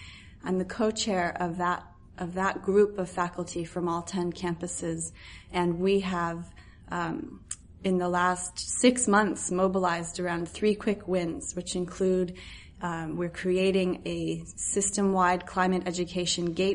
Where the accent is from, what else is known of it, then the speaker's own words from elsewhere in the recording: Virginia, United States; I grew up right outside of the Washington, D.C. Beltway in Virginia, near the Shenandoah River Valley.